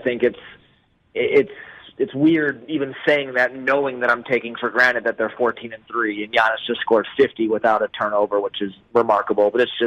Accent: Glenview, Illinois, United States; I think in our suburbs, yeah.

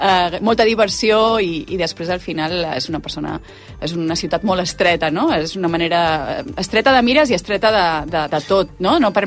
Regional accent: Balearic Islands, Spain; jo que som de Mallorca encara un not més, no? És a dir, les Balears no existim per la resta de Catalunya.

